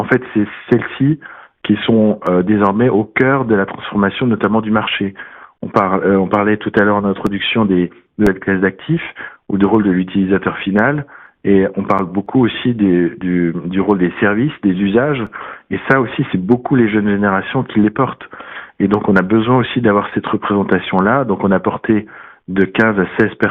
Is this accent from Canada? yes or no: no; France; mais en tant que Français, je me réjouis